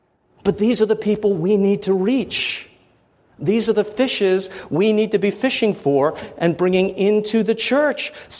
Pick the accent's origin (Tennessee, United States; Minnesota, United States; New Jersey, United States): New Jersey, United States; Growing up in New Jersey, I knew more homosexuals than Christians.